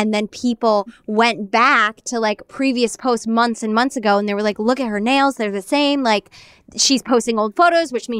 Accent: United States; I grew up in New York, Jersey Shore.

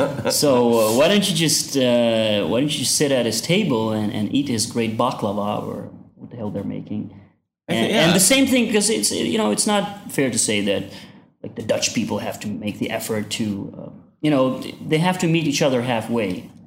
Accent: Afghanistan; I'm from Afghanistan

